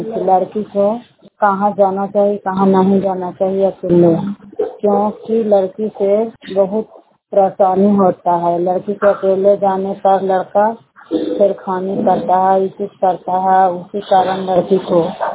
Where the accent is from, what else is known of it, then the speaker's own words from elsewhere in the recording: Bara Khajama, Bihar, India; मैं बारा खजामा के रहने वाली हूँ। मोहसराय थाना पड़ रहा है, जिला नालंदा पड़ रहा है।